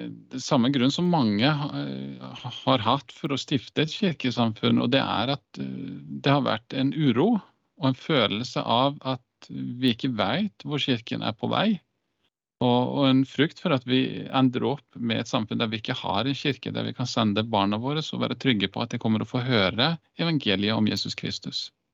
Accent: Iceland; moved away as an adult; now in Norway; jeg hatt svenske, født og oppvokst på Island, bodde i Norge siden jeg var 21

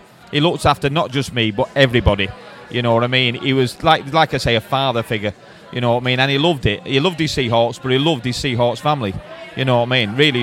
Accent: Dublin, County Dublin, Ireland; my English isn't the best because I'm from Dublin.

